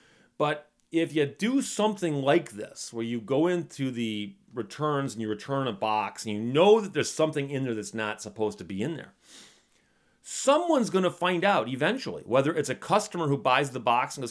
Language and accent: English; Detroit, Michigan, United States; So, you know, I was from Detroit. I went to law school and I came back